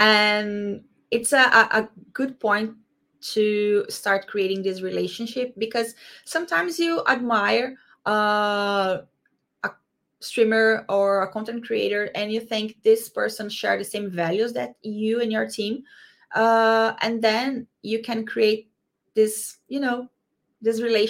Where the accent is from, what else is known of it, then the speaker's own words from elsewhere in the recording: Brazil; English is a second language; As I said, I am from Brazil. And in Brazil, Reddit is not that popular.